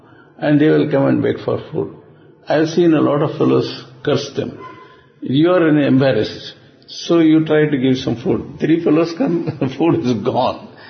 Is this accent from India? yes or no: yes; India; I used to travel often from Bombay to Madras, to go to my hometown and all that.